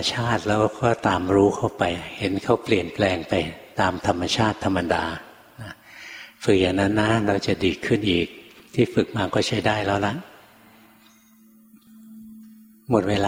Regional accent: Bangkok, Thailand; หลวงพ่อเนี่ยเป็นคนกรุงเทพเกิดในกรุงเทพเรียนหนังสือที่กรุงเทพทำงานอยู่ในกรุงเทพงั้นอยู่ในกรุงเทพตลอดเลยนะ

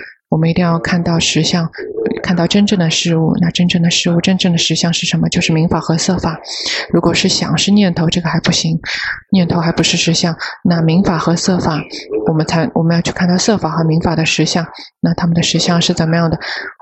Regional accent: Thailand; Chinese is a second language; 我们泰国人觉得这个皮肤很白，然后我们觉得很漂亮

